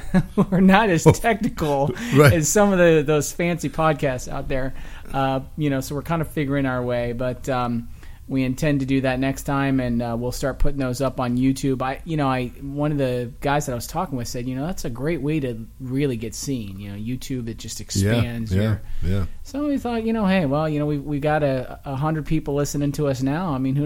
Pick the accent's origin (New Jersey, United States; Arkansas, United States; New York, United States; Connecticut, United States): Arkansas, United States; Okay, I'm from Arkansas, so okay. I know what slopping the pigs is.